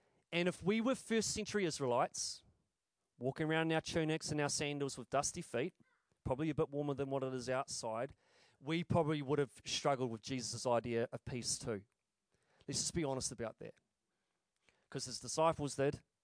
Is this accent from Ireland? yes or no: no; Dannevirke, Manawatū-Whanganui, New Zealand; And because I come from Danevirk, the land of the Viking, I can steal it because that's what we do down there.